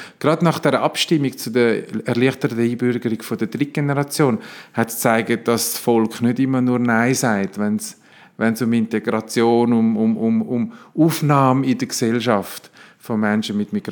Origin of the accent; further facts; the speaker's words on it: Italy; now in Switzerland; Früher habe ich gelernt, als Italiener musst du eher ruhig sein